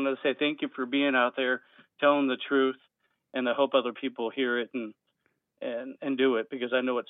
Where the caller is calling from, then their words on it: Seattle, Washington, United States; Hey, Jesse, I'm from Seattle. It'll be a real boring call.